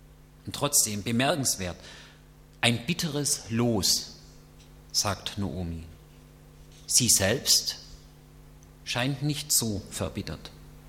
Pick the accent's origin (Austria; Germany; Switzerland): Germany; Baden-Württemberg; ich als Schwabe muss nach Baden und irgendwo da arbeiten.